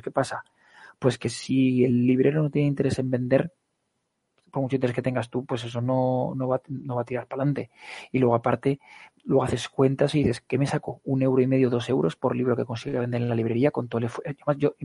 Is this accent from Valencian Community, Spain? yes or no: yes; Castellón, Valencian Community, Spain; Yo soy de Castellón, pues la hago en Castellón, me busco una imprenta o algo así, también el dinero que se quede aquí.